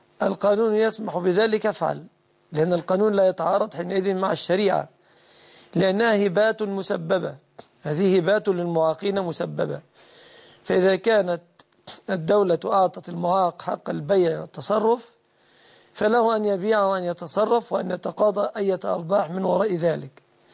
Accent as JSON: {"language": "Arabic", "country": "Egypt", "said": "أما عندنا في مصر فلا أعرف بنكا إسلاميا"}